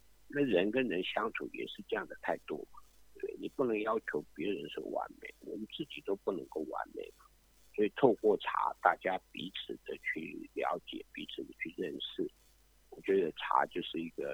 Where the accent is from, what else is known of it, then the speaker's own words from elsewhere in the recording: Taiwan; 我们台湾人哈，以前就是说要谈什么事情哈，先坐下来喝杯茶